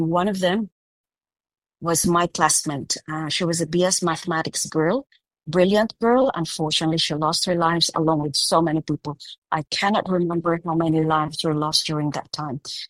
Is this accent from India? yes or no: no; Cebu, Central Visayas, Philippines; I'm from Cebu, so my aunts and uncles, my extended family, my classmates, my friends, are all over Cebu City and the surrounds.